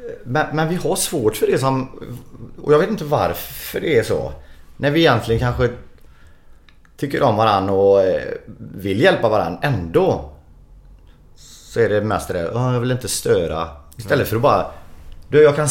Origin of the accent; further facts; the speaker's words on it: Sweden; har det med att göra att vi är svenskar